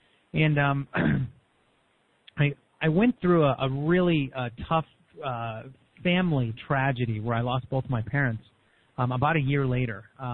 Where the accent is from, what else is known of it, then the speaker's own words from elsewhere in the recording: Philadelphia, Pennsylvania, United States; also born or lived in Ohio; I was born in Ohio, but I really spent most of my formative years in Philadelphia and worked in Manayunk.